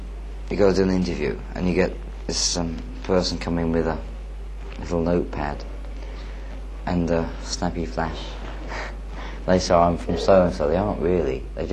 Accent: England, United Kingdom; I go home to my hometown in England, and I've got all my old friends there

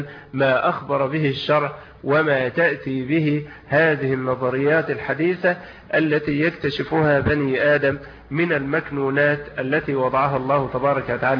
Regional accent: Egypt; طبعا احنا عندنا في مصر مهما يعني الشمس تزيد فالامر ايه؟ محتمل واعتاده الايه؟ الناس. وبيبقى الصيف عندنا ربيع بالنسبة لايه؟ لدول اخرى تتعدى وتتخطى فيها درجات الحرارة 47 و48

